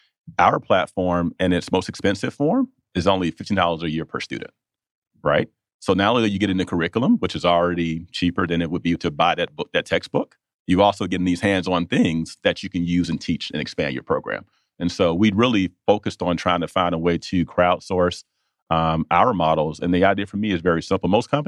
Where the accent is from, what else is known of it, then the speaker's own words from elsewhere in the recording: Atlanta, Georgia, United States; I came from very humble beginnings. I grew up in Southwest Atlanta, not much money at all, but I was a poor kid with good grades